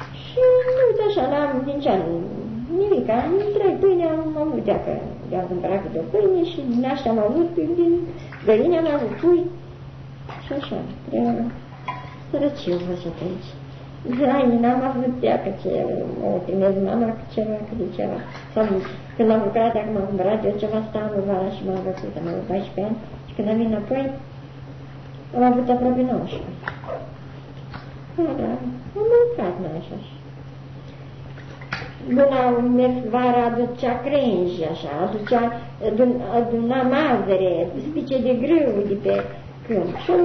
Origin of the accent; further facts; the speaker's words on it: Fetești, Ialomița County, Romania; că am mers mult de la gara la Fetești, până în satul meu, unde a fost comuna nouă, de Fetești